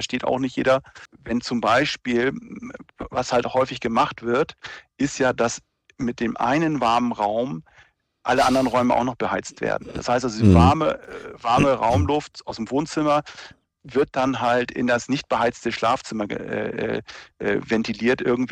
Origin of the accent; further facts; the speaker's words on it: Lower Saxony, Germany; also ich bin ja aus der Nähe von Lüneburg